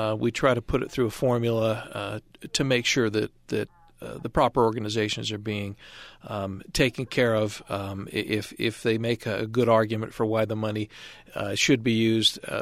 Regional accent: North Logan, Utah, United States; I come from North Logan. I'm a former mayor there.

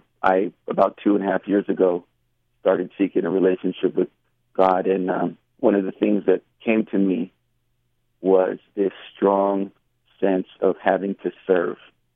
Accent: London, United Kingdom; moved away as an adult; I was raised in London from the age of 0 to 18, after which I left to pursue college. But that is my hometown.

